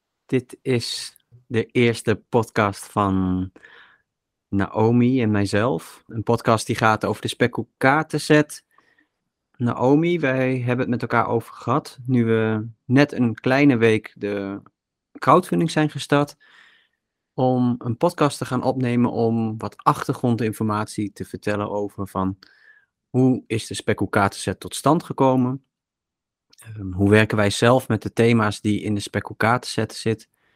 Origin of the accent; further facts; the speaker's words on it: Almere, Flevoland, Netherlands; born there; now in Almelo, Netherlands; Ik ben 36 jaar. Ik kom oorspronkelijk uit, of ik ben geboren in Almere en ik ben woonzaam in Almelo met mijn gezin.